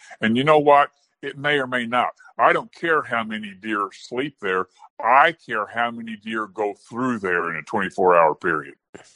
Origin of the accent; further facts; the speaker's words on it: Missouri, United States; also born or lived in west central Illinois; Well, I grew up in southeast Missouri. I grew up in National Forest, big timber.